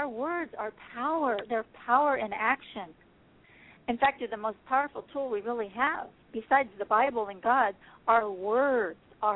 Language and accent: English; Pennsylvania, United States; I was raised in Pennsylvania. And as soon as I graduated high school, I was headed to Hollywood.